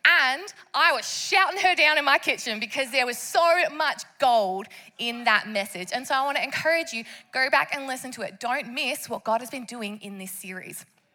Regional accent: Perth, Western Australia, Australia; I am from Perth. I am Australian through and through.

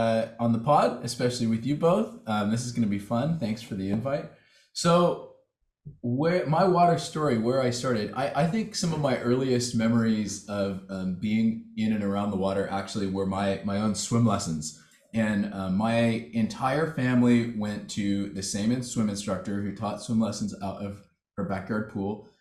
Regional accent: Huntington Beach, California, United States; I grew up in Huntington Beach, which is just south of Los Angeles in Orange County in Southern California.

